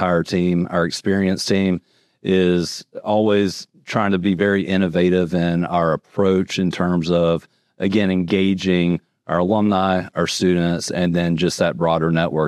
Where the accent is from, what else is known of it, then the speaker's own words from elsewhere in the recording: South Carolina, United States; Yeah, so I'm from South Carolina.